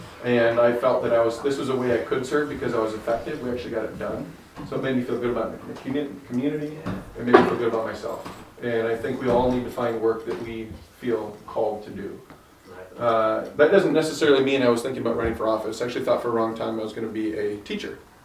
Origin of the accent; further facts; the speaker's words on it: Decorah, Iowa, United States; A big piece of this race for me, though, is growing up in Decorah, Iowa. If you're not familiar with it, it's God's country.